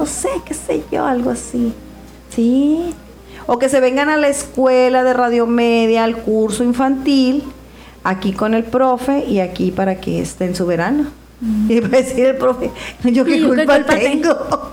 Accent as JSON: {"language": "Spanish", "town": "Tijuana", "region": "Baja California", "country": "Mexico", "said": "las personas que somos de aquí de Tijuana"}